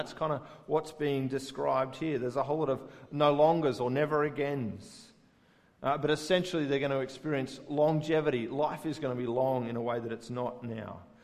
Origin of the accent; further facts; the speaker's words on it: Chapel Hill, Queensland, Australia; also born or lived in Sydney; I grew up in Chapel Hill, which is a hilly suburb with no trains. Except for our time in Sydney, as a couple, we never really lived anywhere close enough to a train line to make regular use of it.